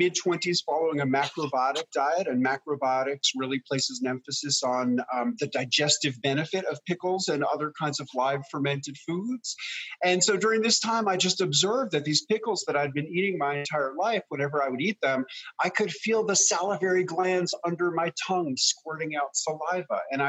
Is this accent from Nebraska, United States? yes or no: no; New York City, New York, United States; as a kid growing up in New York City, I loved pickles. My grandparents were immigrants from Eastern Europe.